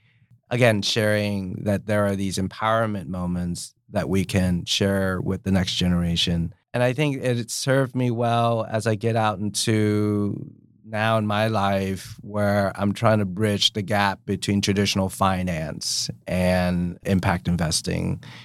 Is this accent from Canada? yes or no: no; Tulsa, Oklahoma, United States; So growing up in Tulsa, you know, I grew up housing insecure, food insecure, physical insecurity as well.